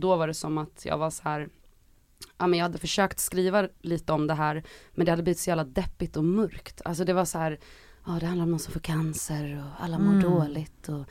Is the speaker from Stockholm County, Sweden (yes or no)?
yes; Stockholm, Stockholm County, Sweden; also born or lived in London; jag bodde hemma hos mina föräldrar, jag var i Farsta där jag växte upp